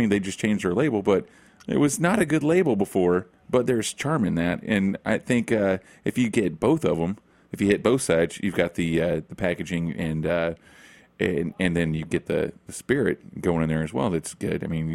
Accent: Oklahoma, United States; I'm from Oklahoma, and I drink just a ton of iced tea.

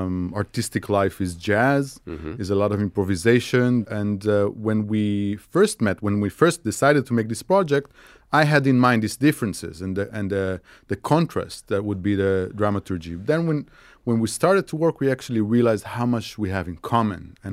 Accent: Israel; We're born and raised in Israel, but for families that come from Morocco.

